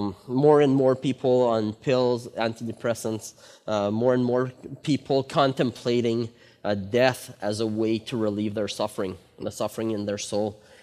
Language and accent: English; Sherbrooke, Quebec, Canada; first language French; English is a second language; Very French-speaking, so sorry for my accent and sorry for my vocabulary. It might not be the best.